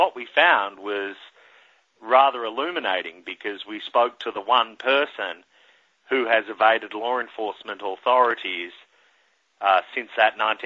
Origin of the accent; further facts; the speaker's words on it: Australia; as a kid growing up in Australia, a member of the Commonwealth